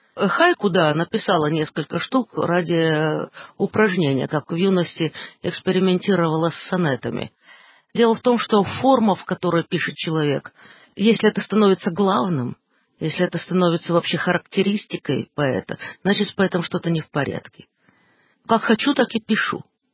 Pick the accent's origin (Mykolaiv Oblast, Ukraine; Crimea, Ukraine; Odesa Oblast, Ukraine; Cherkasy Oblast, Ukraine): Odesa Oblast, Ukraine; Odesa; я хоть и одесситка, но с торговлей у нашего рода никогда как-то ничего не складывалось